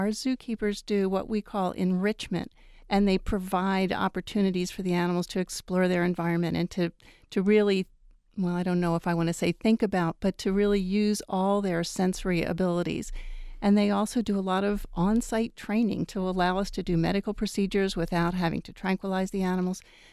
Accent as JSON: {"language": "English", "region": "East Coast", "country": "United States", "tie": "born or raised there", "said": "And for me, I grew up on the East Coast and went to the Philadelphia Zoo when I was a child."}